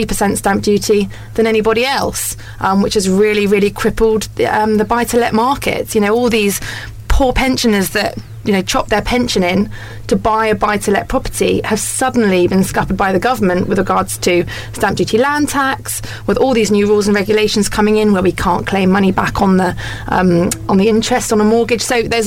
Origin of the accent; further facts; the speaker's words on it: South West England, United Kingdom; I'm a bit biased here because I'm from Somerset